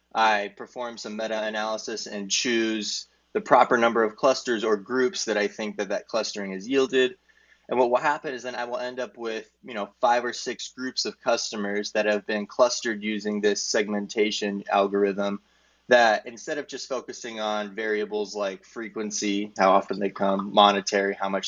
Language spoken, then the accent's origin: English; Arizona, United States; I'm from Arizona in the United States.